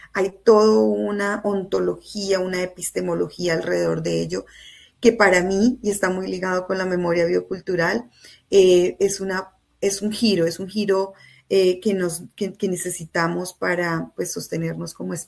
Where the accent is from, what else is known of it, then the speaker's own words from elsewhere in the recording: El Rosal, Cundinamarca, Colombia; que es un colegio del Rosal, Cundinamarca, que es de donde yo soy, donde vivo, donde crecí